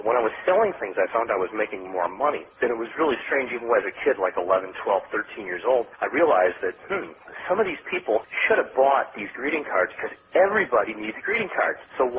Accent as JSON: {"language": "English", "town": "Chicago", "region": "Illinois", "country": "United States", "tie": "born or raised there", "said": "Back when I was a kid, I grew up in Chicago. We grew up pretty poor."}